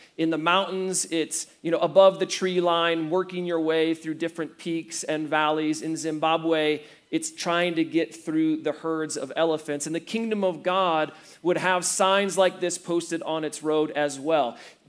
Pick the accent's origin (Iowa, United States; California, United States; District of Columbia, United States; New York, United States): Iowa, United States; And so when I first saw this, it reminded me of home. I grew up in Iowa.